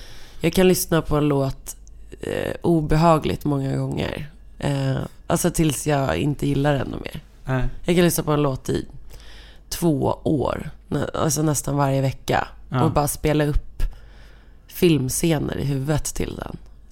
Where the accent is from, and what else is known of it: Skogås, Stockholm County, Sweden; born or raised there